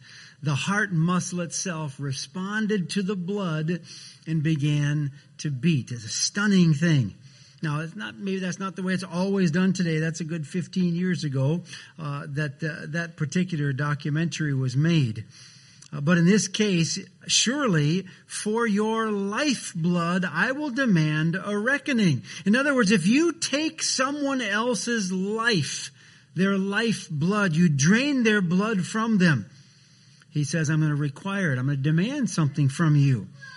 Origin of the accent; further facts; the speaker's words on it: Wisconsin, United States; where I grew up in Wisconsin, had quite a number of Norwegians and Swedes, but we also had a rather large German immigrant population in central Wisconsin.